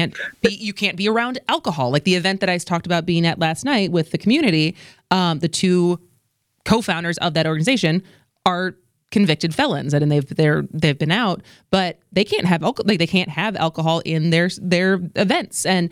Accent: Madison, Wisconsin, United States; I grew up in Madison.

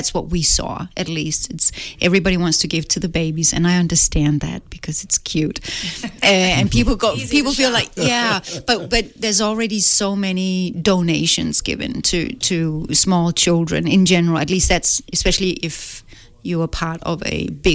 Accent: Denmark; I'm from Denmark, so our nursing program is slightly different.

